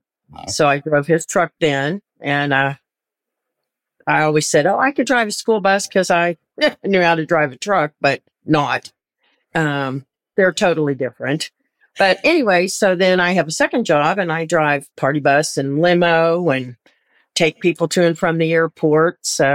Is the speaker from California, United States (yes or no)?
no; Oklahoma, United States; now in Pittsburgh, United States; I grew up in Oklahoma. So this part of the country, and I live in outside of Pittsburgh, I had never been further east than Arkansas.